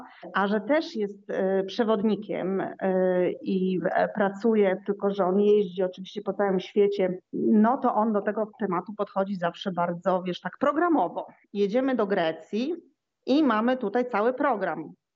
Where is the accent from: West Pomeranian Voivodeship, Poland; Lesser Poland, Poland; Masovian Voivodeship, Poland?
West Pomeranian Voivodeship, Poland; Szczecin; ponieważ jestem rodowitą szczecinianką i wszystkie swoje wakacje spędzam nad Bałtykiem